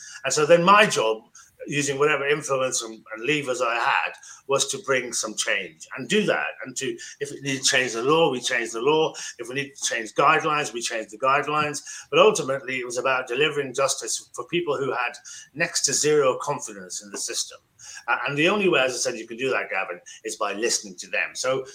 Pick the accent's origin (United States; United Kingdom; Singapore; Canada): United Kingdom; Midlands; when I was growing up in the Midlands